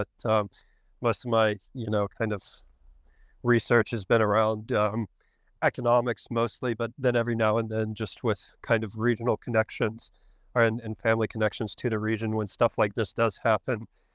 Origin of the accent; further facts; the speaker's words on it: United States; now in Toronto, California, United States; Currently, also still located in Toronto, but I'm from the States.